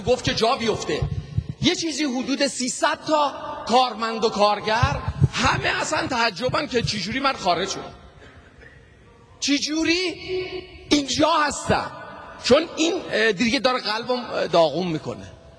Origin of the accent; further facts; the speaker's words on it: Iran; دوست دارم بگم از ایران میام اول.